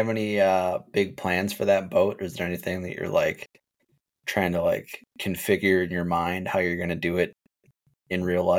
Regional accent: Wisconsin, United States; we're from the Midwest, but like there's like the novelty of when you tell somebody that you're from Wisconsin or that you're out there

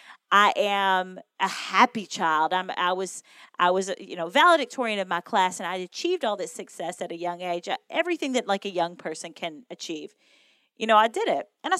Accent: Kentucky, United States; I grew up in Western Kentucky. I'm the oldest of 23 first cousins. We grew up on this tiny little farm

